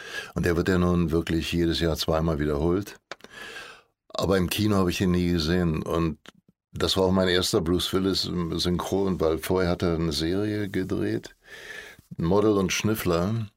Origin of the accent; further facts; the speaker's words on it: Berlin, Germany; Nee, ich bin in Neukölln groß geworden, also aufgewachsen